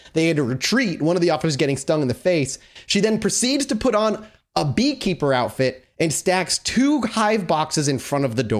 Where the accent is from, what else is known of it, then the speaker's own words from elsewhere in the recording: Massachusetts, United States; This is in my home state. It is absolutely not paranormal in any way, but it is hilarious news. This is Massachusetts.